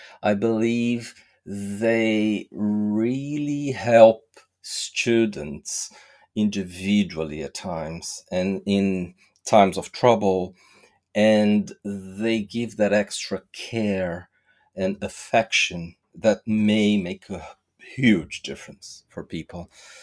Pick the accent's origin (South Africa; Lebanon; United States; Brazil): Brazil; So again, I'm from Brazil.